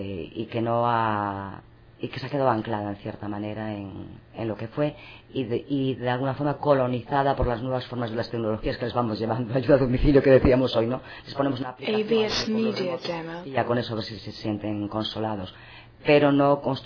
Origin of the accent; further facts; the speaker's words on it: Lugo, Galicia, Spain; Yo que soy de Lugo y de pueblos pequeños, no he vivenciado en mi niñez los sindicatos labregos, para entendernos.